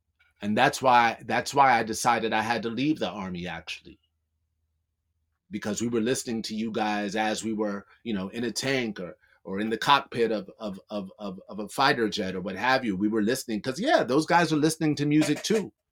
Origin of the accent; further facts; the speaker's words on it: New York, United States; Like, I grew up in New York.